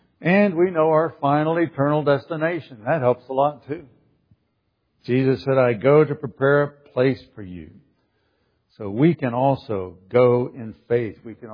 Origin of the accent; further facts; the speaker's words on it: Kansas, United States; I'm from Kansas. There's tornadoes out there.